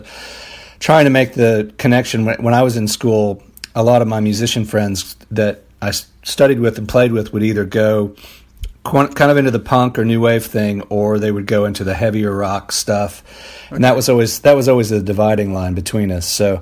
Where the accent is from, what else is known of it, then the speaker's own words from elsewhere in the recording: Baton Rouge, Louisiana, United States; I grew up in Louisiana in Baton Rouge, down south.